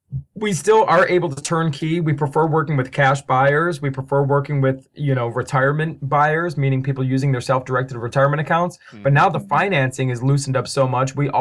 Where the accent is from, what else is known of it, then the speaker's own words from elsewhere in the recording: Cleveland, Ohio, United States; I'm allowed to say this because I'm born and raised in Cleveland. I'm a diehard Browns fan.